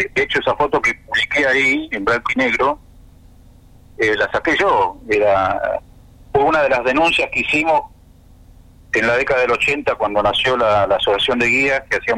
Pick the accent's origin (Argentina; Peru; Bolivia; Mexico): Argentina; Ushuaia, Tierra del Fuego; Yo cuando era chico en Ushuaia, qué sé yo, eran poco los autos.